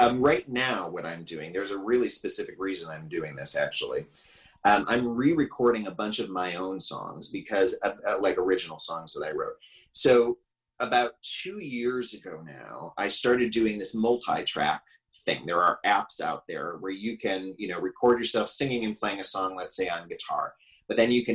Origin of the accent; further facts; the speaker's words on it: Racine, Wisconsin, United States; I grew up in Racine, Wisconsin. I'm so lucky to have grown up in Racine, Wisconsin for a lot of reasons.